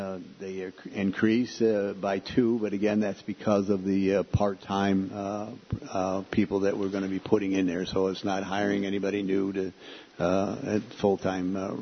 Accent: Hudson, New York, United States; I'm familiar with Hudson because that's where I was born and raised in Columbia County

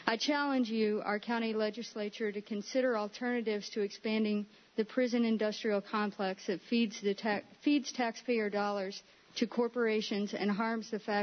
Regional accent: Freeville, New York, United States; and I'm from Freeville.

